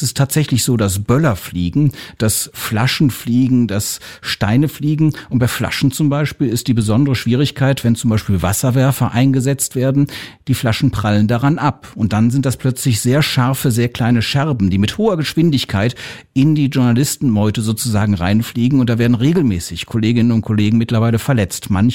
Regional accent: Cologne, North Rhine-Westphalia, Germany; Also ich selbst komme aus Köln.

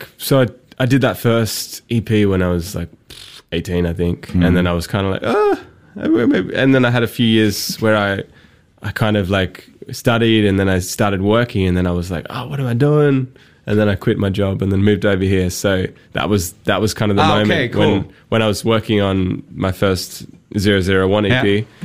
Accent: Australia; I don't know any better. I'm Australian.

